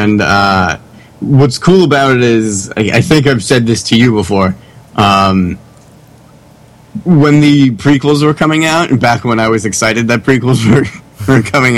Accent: Staten Island, New York, United States; We're from Staten Island, New York, but we don't have a Walmart.

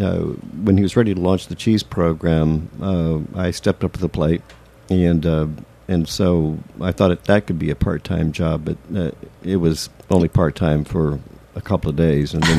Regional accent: Brazil; And then growing up in Brazil a few years later, we were told that we shouldn't have any dairy products unless the milk is parboiled

